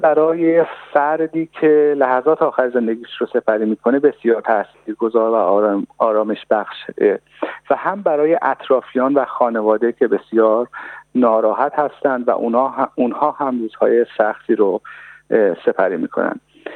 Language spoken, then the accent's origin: Persian; Iran; من به عنوان یک ایرانی